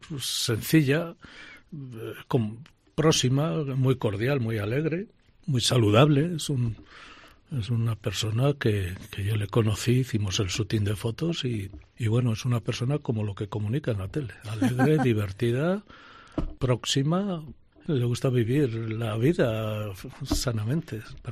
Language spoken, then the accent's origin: Spanish; León, Castile and León, Spain; Somos de León y nos encanta tener la empresa en León.